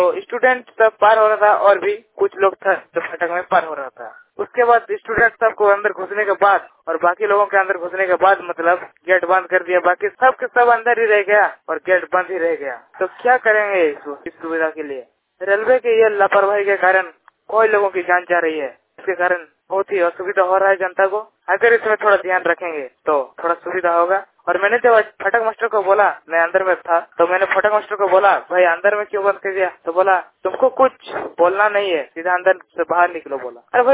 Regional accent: Kobda, Jharkhand, India; झारखंड के पूर्वी सिंहभूम जिले के फुटका प्रखंड के जादूगढ़ थाना कहती बिंदा पंचायत के अंतर्गत कोबदा गांव के रहने वाला हूँ।

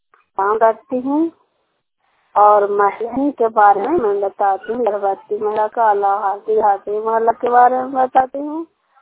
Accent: Sakri, Bihar, India; सक्री का निवासी, सक्री पंचायत से बोल रही हूँ, नालंदा जिला के रहने वाली हूँ।

